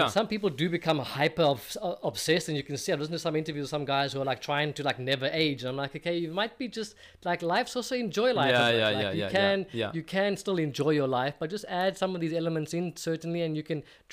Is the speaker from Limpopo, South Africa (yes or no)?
no; Cape Town, Western Cape, South Africa; Like, I grew up in Cape Town, but I grew up on the other side of Cape Town, like up the West Coast.